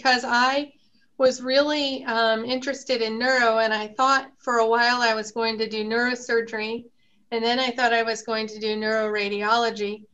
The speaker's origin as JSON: {"language": "English", "region": "Connecticut", "country": "United States", "tie": "born or raised there", "also_born_or_lived": "Alaska", "said": "I grew up predominantly in Connecticut. My father was in the Coast Guard, so we moved an awful lot when I was younger. I was born in Alaska."}